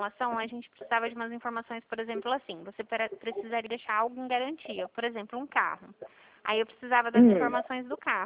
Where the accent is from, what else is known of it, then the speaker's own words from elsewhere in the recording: São Paulo, Brazil; Não, eu sou do interior de São Paulo.